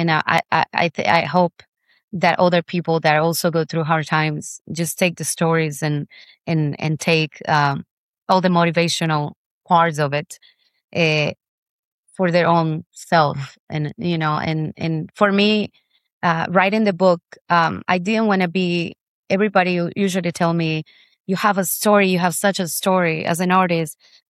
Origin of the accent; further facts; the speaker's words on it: Colombia; My childhood and my all the time that I grew up in Colombia was very, very difficult. I come from a very hostile place in Colombia